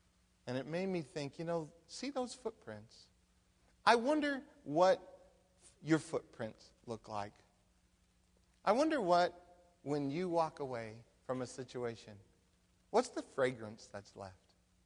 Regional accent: Phoenix, Arizona, United States; I grew up in Phoenix, Arizona.

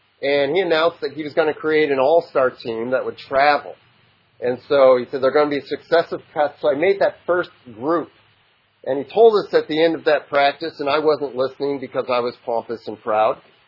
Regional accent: Rochester, New York, United States; I was growing up in Rochester, New York, and that's the opposite of Florida.

